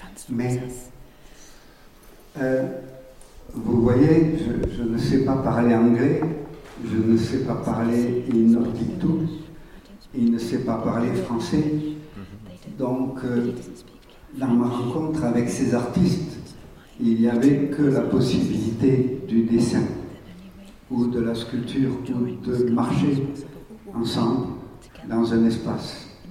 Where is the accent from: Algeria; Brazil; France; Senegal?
France; Nice, Provence-Alpes-Côte d'Azur; puisque je suis Niçois.